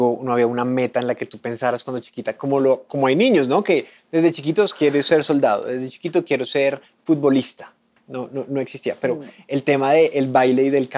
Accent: Neiva, Huila, Colombia; Yo soy de Neiva, me acuerda la casa de Neiva

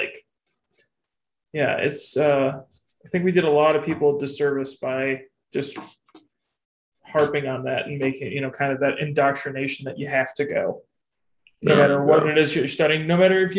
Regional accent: New York, United States; I'm from Western New York, so I went home to visit my family because I haven't seen them in quite some time.

